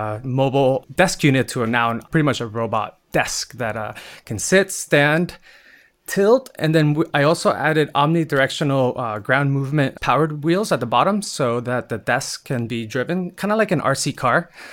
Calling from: California, United States; I am calling in from Orange County, California.

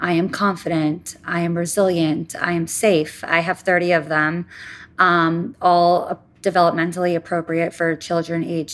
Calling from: Wall Township, New Jersey, United States; I'm calling from Wall Township, New Jersey.

